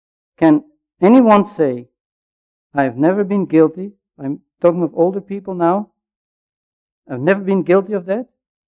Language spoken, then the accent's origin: English; Canada; I have to obey that law that's valid there, although I'm a Canadian.